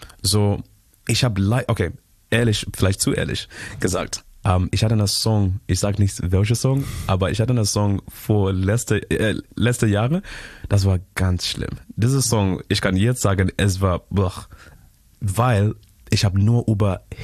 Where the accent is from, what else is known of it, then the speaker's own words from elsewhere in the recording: Zimbabwe; born there; German is a second language; was ist wichtig zu verstehen, ist, dass wir sind in Zimbabwe geboren.